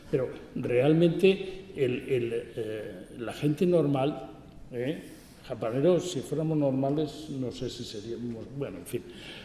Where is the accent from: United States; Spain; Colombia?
Spain; Valencia, Valencian Community; yo vengo de Valencia, como habréis intuido por mi nombre